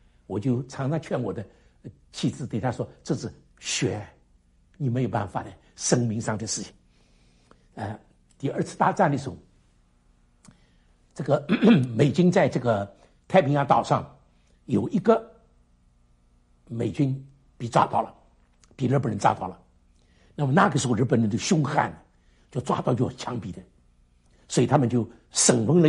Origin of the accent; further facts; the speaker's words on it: Shanghai, China; 我是上海人